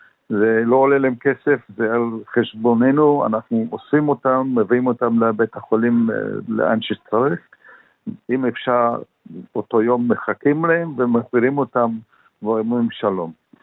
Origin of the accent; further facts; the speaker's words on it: Namibia; now in Kfar Aza, Israel; אני נולדתי בנמיביה, משפחה יהודים שעזבו את גרמניה ברגע האחרון בהתחלת השואה, והתיישבו בנמיביה, ושם נולדתי והתחנכתי, ועליתי